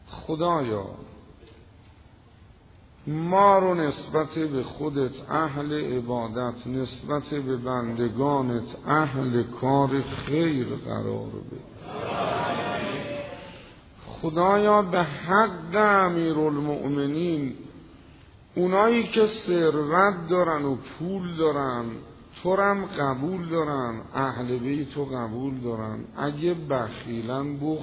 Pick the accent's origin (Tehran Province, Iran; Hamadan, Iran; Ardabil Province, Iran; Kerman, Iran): Tehran Province, Iran; Tehran; گفت اهل کجایی؟ گفتم تهران. گفت خب اصفهان چی کار میکنی؟ گفتم منبر میکنم.